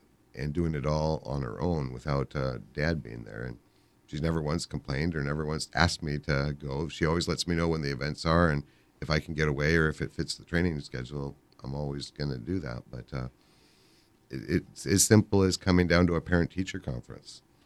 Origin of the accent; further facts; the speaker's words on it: Nome, Alaska, United States; You know, Western Alaska is my home. I was born and raised here in Nome